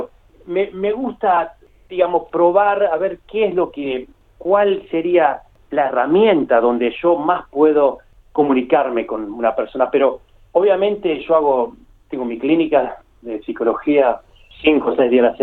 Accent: Uruguay; also born or lived in several countries; yo me siento uruguayo, sí, pero cuando escribo trato de ser más universal, cosmopolitano, digamos, porque soy así, digamos, he viajado mucho, he vivido en diferentes países

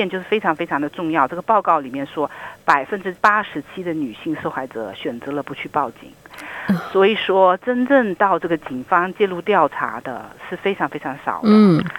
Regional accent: China; 我们中国人的文化

